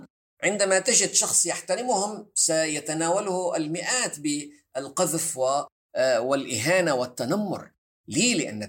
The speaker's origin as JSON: {"language": "Arabic", "country": "Syria", "said": "الشرقية في بلادي في سوريا"}